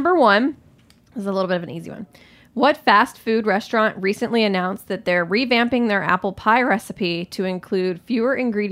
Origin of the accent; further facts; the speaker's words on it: Alabama, United States; I'm from Alabama.